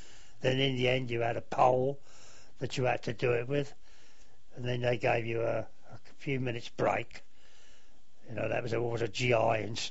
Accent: Eltham, London, United Kingdom; Eltham here. I've been born and bred in Eltham. That's 68 years, coming up to 69 years next June.

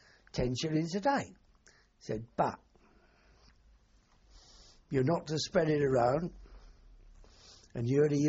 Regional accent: London, United Kingdom

